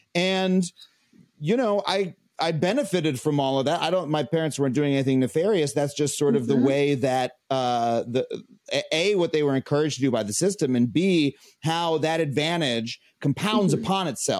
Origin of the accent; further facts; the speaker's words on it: New York, United States; I grew up on Long Island in an affluent suburb.